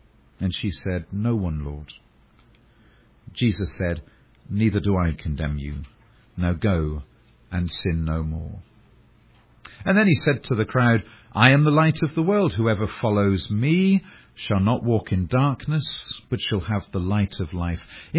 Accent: England, United Kingdom; Now, I'm from England, and you don't need me to tell you that that is terrible grammar.

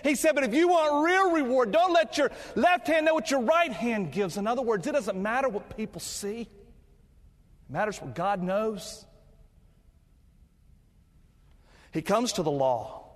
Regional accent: North Carolina, United States; also born or lived in Tennessee; Well, I was born in Tennessee, and I lived there until I was 5 years old. Then my family moved to North Carolina, and then I was educated here in South Carolina.

